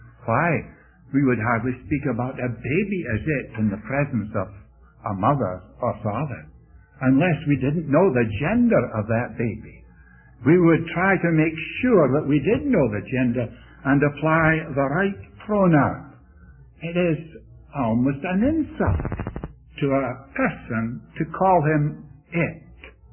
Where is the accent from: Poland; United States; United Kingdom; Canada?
United Kingdom; moved away; not long after we came from Britain, about 30 years ago